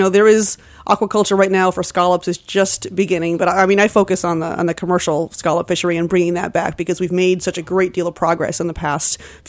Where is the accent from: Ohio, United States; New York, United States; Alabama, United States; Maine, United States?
Maine, United States; Cape Elizabeth; I grew up on in Cape Elizabeth, which is just south of Portland. My parents are both teachers, but my father also lobstered in the summer.